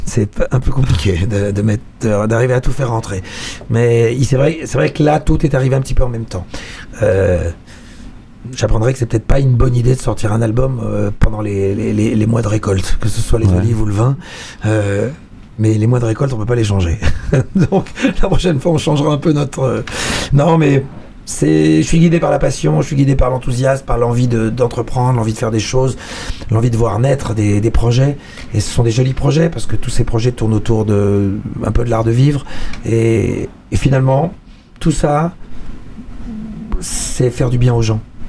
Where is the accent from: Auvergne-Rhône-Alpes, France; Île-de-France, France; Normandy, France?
Île-de-France, France; Argenteuil; also born or lived in Paris / Algeria; Moi, je suis né en Algérie et j'ai grandi à Argenteuil et à Paris.